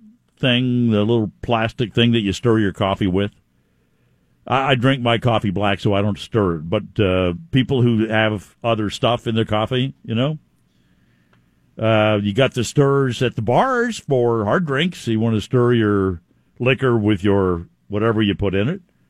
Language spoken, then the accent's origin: English; Seattle, Washington, United States; This one from my good old hometown. I cannot believe what a see. I grew up in Seattle, and I still.